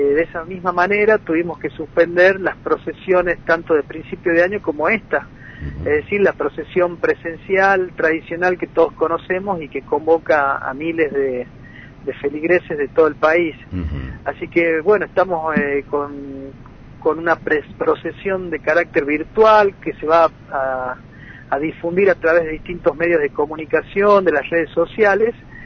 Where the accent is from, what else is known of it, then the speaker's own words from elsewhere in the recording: Argentina; Nosotros también como argentinos, como miembros de esta región, nos incluye esta pandemia